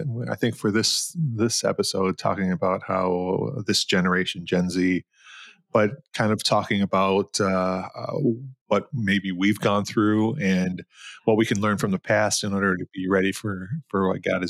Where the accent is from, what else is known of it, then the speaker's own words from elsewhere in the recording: Detroit, Michigan, United States; I grew up in Southwest Detroit, city boy, born and raised in Southwest Detroit.